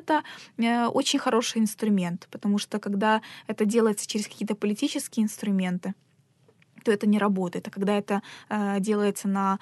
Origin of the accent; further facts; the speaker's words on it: Crimea, Ukraine; Я уверена, что я как крымчанка, которая не может сейчас въезжать в Крым